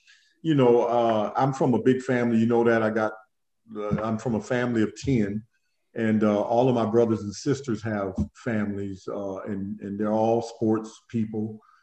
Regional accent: Quincy, Illinois, United States; We grew up together in Quincy, and we lived across the street from each other since we were about 6 years old

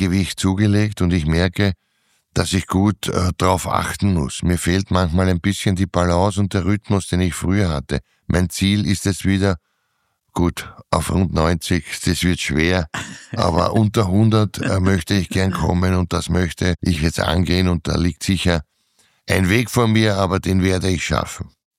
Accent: Vienna, Austria; Ich bin Wiener und da gehört der Schnitzel einfach dazu.

